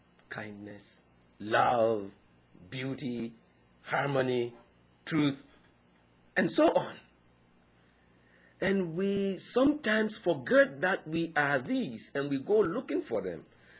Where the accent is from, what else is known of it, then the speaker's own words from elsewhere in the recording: Ghana; In my language, in the language I was raised in Ghana, our word for sibling is quite interesting.